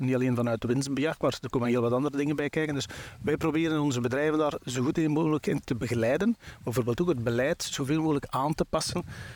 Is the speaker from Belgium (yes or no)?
yes; Sint-Niklaas, Flanders, Belgium; We zijn afkomstig van het Waasland. Dus geboren in Sint-Niklaas, lang gewoond in België eigenlijk.